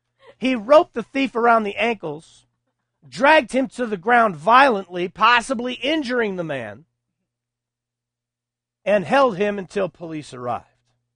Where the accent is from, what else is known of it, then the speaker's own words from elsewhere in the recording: Texas, United States; I grew up in Texas briefly, from the age of 9 until the age of 18, so that I think that qualifies me to call myself a Texan, even though I wasn't born there.